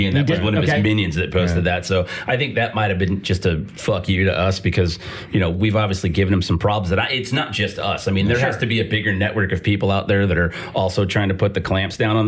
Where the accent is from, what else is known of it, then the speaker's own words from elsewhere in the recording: St. Louis, Missouri, United States; I've got friends from, you know, where I grew up in St. Louis